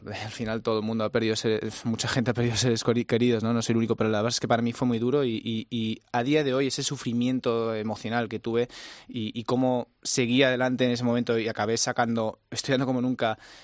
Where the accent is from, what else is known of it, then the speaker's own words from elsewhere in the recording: Spain; es verdad que soy el mejor español